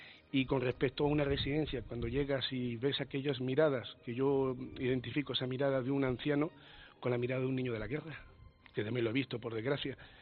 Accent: Almería, Andalusia, Spain; now in Las Palmas, Spain; para mi Almería, que yo soy de Almería, para mi Almería.

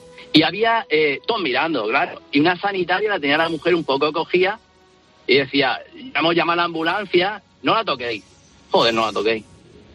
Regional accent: Cieza, Region of Murcia, Spain; Soy de Cieza.

